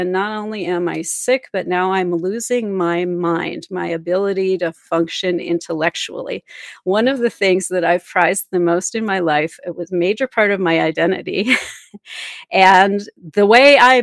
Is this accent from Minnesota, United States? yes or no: no; Missouri, United States; I'm from Missouri. Show me the proof, right?